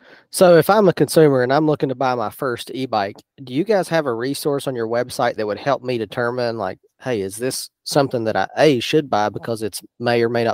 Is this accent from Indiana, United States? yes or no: no; West Virginia, United States; So I come from Southern West Virginia.